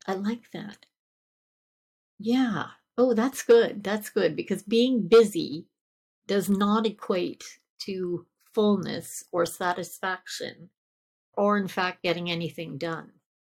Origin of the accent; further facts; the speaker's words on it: Scotland, United Kingdom; My parents came from Scotland. I came from Scotland.